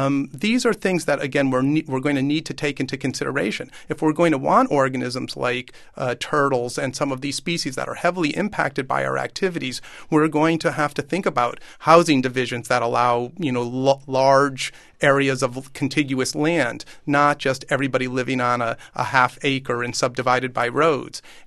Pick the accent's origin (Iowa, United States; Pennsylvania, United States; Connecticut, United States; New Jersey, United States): Connecticut, United States; Where I grew up in Connecticut, box turtles were common when I was a child.